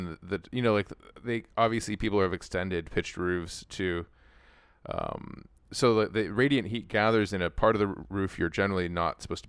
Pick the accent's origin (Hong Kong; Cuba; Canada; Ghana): Canada; Toronto, Ontario; now in Los Angeles, United States; I was recently up in my hometown of Toronto